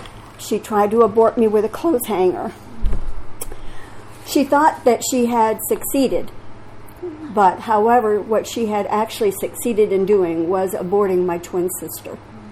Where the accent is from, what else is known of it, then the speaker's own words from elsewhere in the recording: Orlando, Florida, United States; born there; I was born in July 1945 in Orlando, Florida. My dad was in the military.